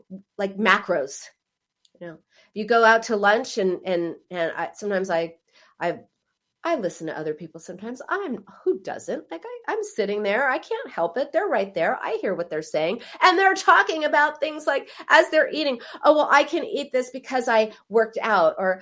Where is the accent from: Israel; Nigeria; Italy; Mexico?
Israel; now in Los Angeles, United States; We come from Israel